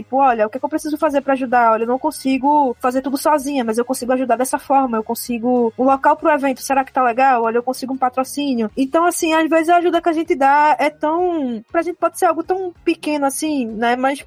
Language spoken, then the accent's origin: Portuguese; Northeast Region, Brazil; de um recorte também de localização sul do Nordeste, né, então a gente sabe que tem vários preconceitos também com quem é do Nordeste. Então, de onde eu vim